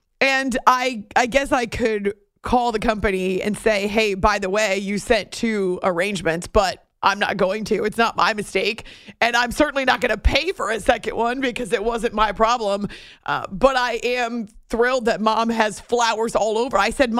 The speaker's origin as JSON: {"language": "English", "region": "New Hampshire", "country": "United States", "tie": "born or raised there", "said": "or they know mom from when we were growing up in New Hampshire, when I was growing up in New Hampshire."}